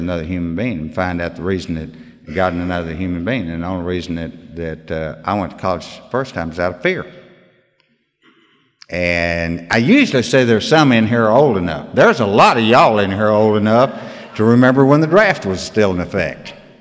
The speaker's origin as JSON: {"language": "English", "region": "Oklahoma", "country": "United States", "tie": "born or raised there", "said": "And I was raised out in Oklahoma, out in the flatlands. And everything out there is 1 mile by 1 mile, laid out in section lines."}